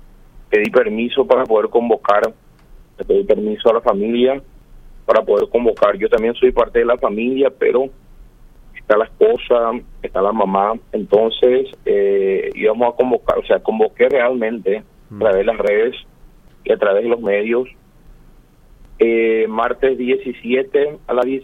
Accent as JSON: {"language": "Spanish", "country": "Paraguay", "said": "como todo paraguayo"}